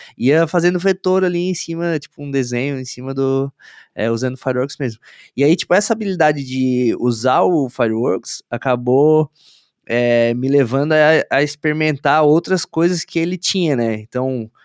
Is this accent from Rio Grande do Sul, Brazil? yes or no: no; Garopaba, Santa Catarina, Brazil; now in Balneário Camboriú, Brazil; tenho 29 anos e sou aqui do sul do Brasil. Hoje eu tô morando atualmente em Balneário Camboriú, mas eu sou de uma cidadezinha bem pequenininha, chamada Garopaba.